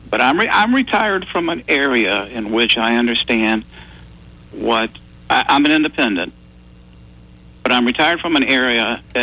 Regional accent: Augusta, Georgia, United States; I'm originally from Augusta, Georgia, but I went to school up there and stayed up there.

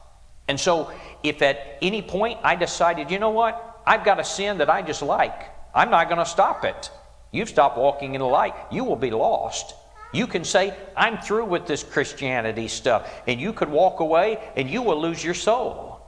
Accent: South Carolina, United States; I'm from South Carolina. I've just come here.

